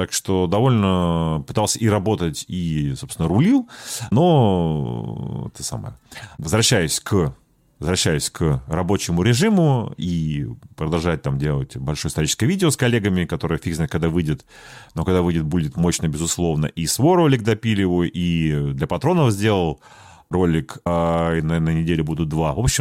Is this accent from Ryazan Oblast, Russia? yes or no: no; Saint Petersburg, Russia; мы оба петербуржцы, но из разных поколений.